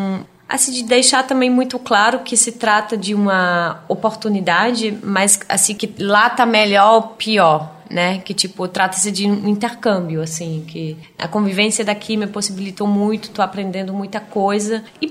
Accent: Germany; Portuguese is a second language; moved away as an adult; now in Belém, Brazil; eu aprendi o português como língua estrangeira, e aí agora estou aqui em Belém do Pará.

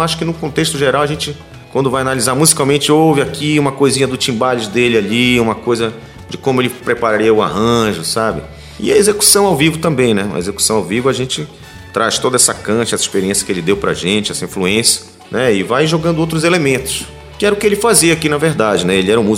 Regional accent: Belém, Pará, Brazil; also born or lived in São Paulo; Eu nasci, na verdade, em São Paulo, mas vim para cá com um ano e meio, né? Então fui criado em Belém, toda a minha influência, sotaque.

